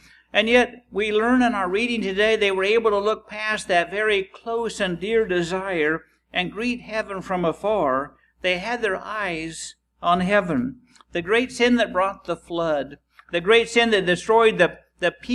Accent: Emporia, Kansas, United States; I grew up in Emporia, near Emporia, Kansas

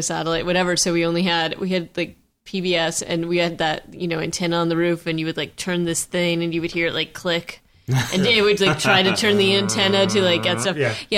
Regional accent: New England, United States; We grew up in New England

